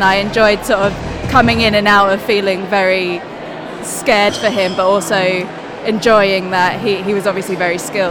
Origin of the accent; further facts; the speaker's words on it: Leeds, Yorkshire and the Humber, United Kingdom; I'm from Leeds, so it feels a lot bigger.